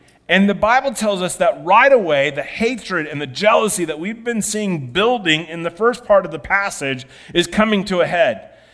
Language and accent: English; Iowa, United States; I grew up in Iowa, and we had a bunch of them.